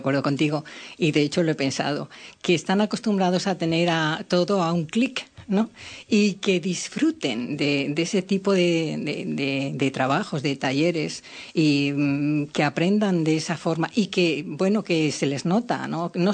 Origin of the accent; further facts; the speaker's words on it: Fuenteguinaldo, Castile and León, Spain; born there; en Fuente Aguinaldo, que es mi pueblo natal